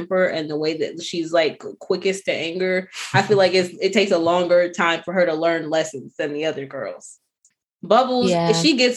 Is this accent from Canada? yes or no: no; Texas, United States; This is what it's like growing up in Texas, you guys.